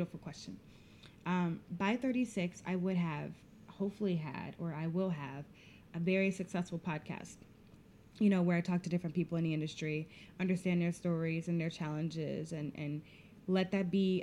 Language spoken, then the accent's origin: English; Chicago, Illinois, United States; I grew up in Chicago, and the neighborhood we lived in wasn't the best neighborhood.